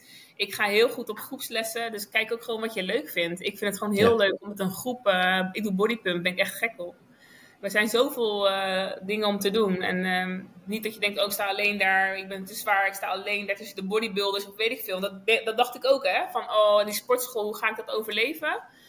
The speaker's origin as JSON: {"language": "Dutch", "country": "Netherlands", "said": "Wij eten als Nederlanders heel veel brood, hè."}